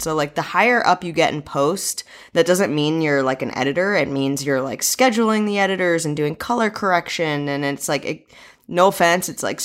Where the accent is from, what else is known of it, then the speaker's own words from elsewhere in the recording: New England, United States; So I'm from New England.